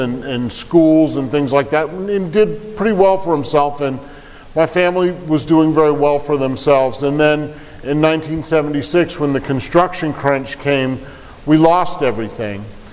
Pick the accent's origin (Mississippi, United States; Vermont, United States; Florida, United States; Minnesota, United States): Vermont, United States; born there; It starts out, I was born in Vermont. My sobriety date is May 28th, 1996. I was born in Vermont in 1964.